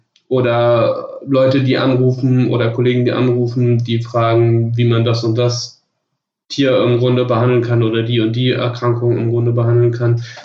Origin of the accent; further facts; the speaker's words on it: Hesse, Germany; born there; weil ich komme ja gebürtig aus Hessen